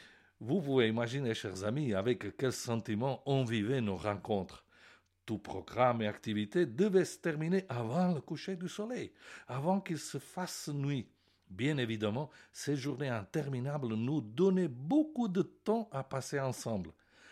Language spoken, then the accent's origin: French; Sicily, Italy; French is a second language; je suis né et grandi en Sicile, où les hautes températures font arriver l'été bien tôt que ce qui est prévu dans le calendrier.